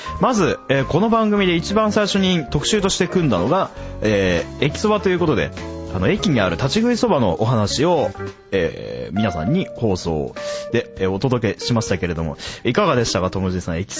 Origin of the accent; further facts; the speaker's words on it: Kyushu, Japan; 生粋の九州男児である私